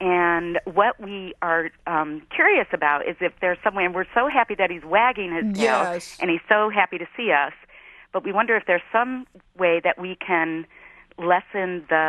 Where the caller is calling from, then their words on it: Jensen Beach, Florida, United States; I'm calling from Jensen Beach, Florida.